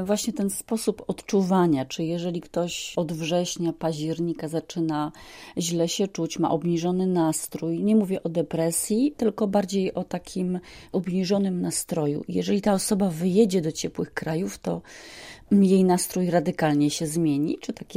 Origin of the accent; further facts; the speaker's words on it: Zielona Góra, Lubusz Voivodeship, Poland; born there; ja na przykład urodziłam się w Zielonej Górze i blisko Zielonej Góry mieszkam.